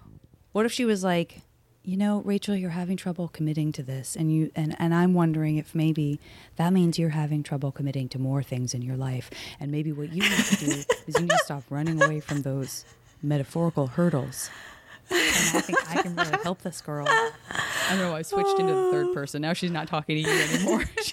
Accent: Arizona, United States; Oh, and I'm from Arizona where there are just no autumn leaves.

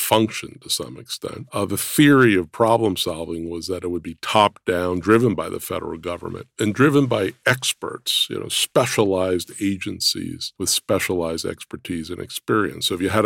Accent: Brooklyn, New York, United States; I grew up in Brooklyn, New York. So walking to the park or walking to the beach, I grew up right near the Atlantic Ocean, near Coney Island.

